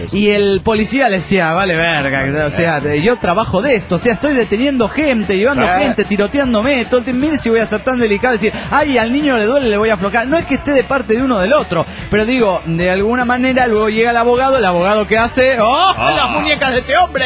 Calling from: Bilbao, Basque Country, Spain; de Bilbao.

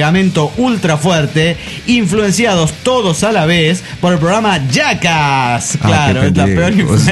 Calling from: Los Angeles, California, United States; de Los Ángeles, Califas.

